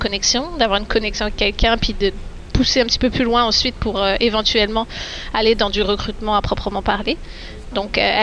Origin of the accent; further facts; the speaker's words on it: France; je suis française